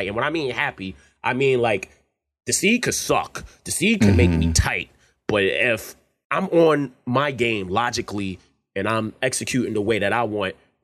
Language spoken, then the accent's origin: English; East Coast, United States; And, you know, I'm from the East Coast, so I don't know what that's about, man.